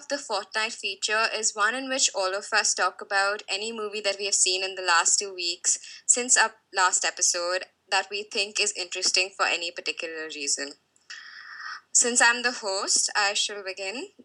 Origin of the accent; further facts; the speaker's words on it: India; from India and I run the blog Being Normal Jean